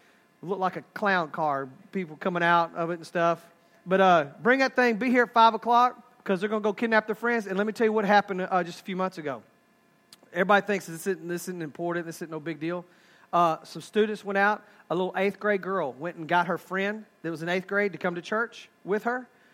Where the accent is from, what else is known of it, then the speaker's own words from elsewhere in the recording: Haslet, Texas, United States; I'm from Haslett, Northwest Fort Worth